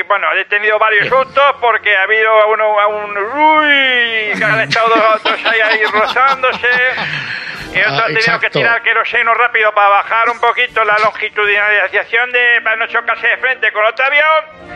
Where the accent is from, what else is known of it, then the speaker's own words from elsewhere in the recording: Barbate, Andalusia, Spain; yo soy de Barbate, pero no te llamo desde Barbate. Yo te llamo desde otra bonita localidad de España.